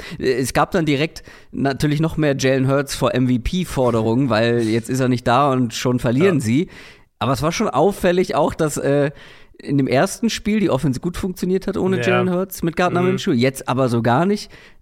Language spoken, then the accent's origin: German; Hamburg, Germany; Für mich als Hamburger ist das alles das Gleiche.